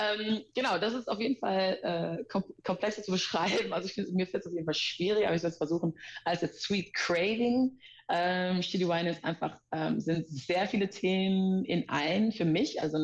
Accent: Amsterdam, North Holland, Netherlands; now in Germany; ich bin geboren und aufgewachsen in Amsterdam. Meine Mutter ist allerdings Deutsche und kommt aus dem Pott

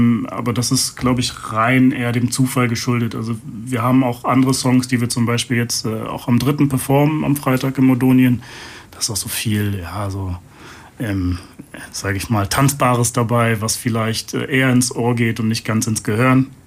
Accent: Bremen, Germany; Ich komme eigentlich aus Bremen. Da habe ich viel Musik gemacht

